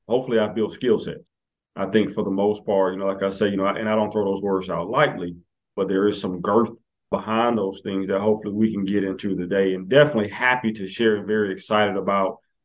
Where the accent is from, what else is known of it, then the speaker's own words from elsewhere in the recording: Augusta, Georgia, United States; But, you know, my backstory for the most part, born and bred in Augusta, Georgia.